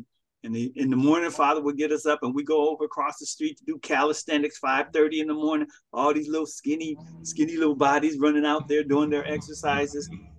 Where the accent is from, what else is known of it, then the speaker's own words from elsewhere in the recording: Los Angeles, California, United States; I may have saw a lot of that when growing up in Los Angeles, after they moved from St. Louis to Los Angeles